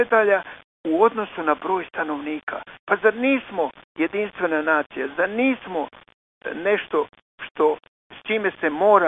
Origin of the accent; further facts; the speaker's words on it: Croatia; Pa mi smo Hrvati jedinstven narod na svijetu.